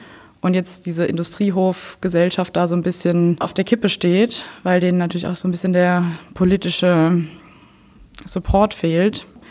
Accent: Speyer, Rhineland-Palatinate, Germany; dass in Speyer, wo ich herkomme, in Rheinland-Pfalz

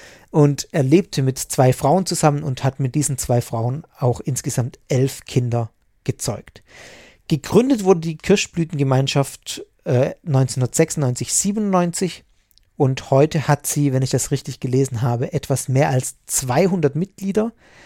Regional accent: Baden-Württemberg, Germany; Themale, wie man bei uns im Schwabenland sagen würde.

